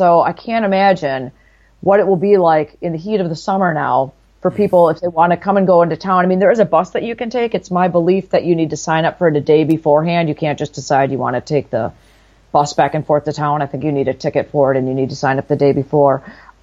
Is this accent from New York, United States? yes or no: yes; Buffalo, New York, United States; I'm a mom from Buffalo, New York.